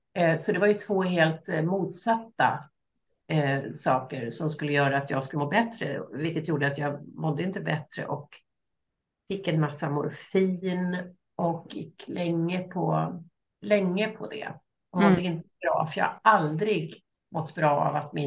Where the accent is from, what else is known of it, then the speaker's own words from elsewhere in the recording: Stockholm, Stockholm County, Sweden; jag var nyskild och hade flyttat hem hit till Stockholm igen, där jag är född och uppvuxen. och alltid vill bo egentligen